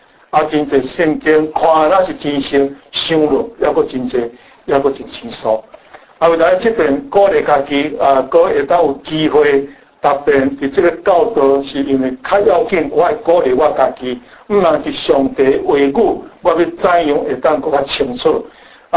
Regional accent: Brazil; moved away as an adult; also born or lived in Changhua, Taiwan; now in New York, United States; 以前我爸爸妈妈就到一巴西，为了安尼，我一巴西长大，伊也带了我二十单，然后再来美国啊，伫纽约十单啊，伫遮啊二十单左二十几单左右啊

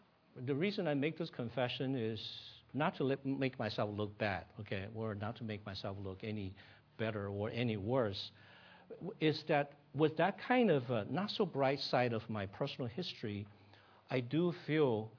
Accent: Taiwan; when I was growing up in Taiwan until my college years

